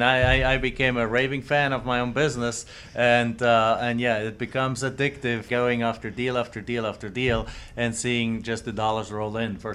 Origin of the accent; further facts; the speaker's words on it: Germany; English is a second language; moved away; I came from Germany, and my English was somewhat limited